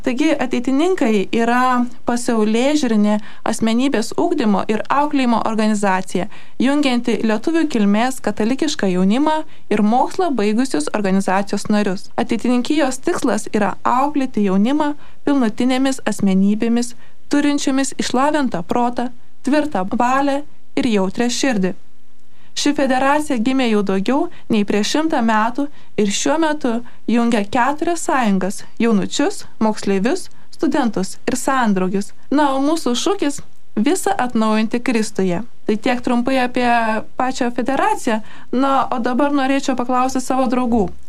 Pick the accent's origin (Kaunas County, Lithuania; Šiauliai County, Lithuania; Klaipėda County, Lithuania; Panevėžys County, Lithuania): Panevėžys County, Lithuania; Biržai; esu 4 kurso taikomosios biologijos studentė, esu kilusi iš Biržų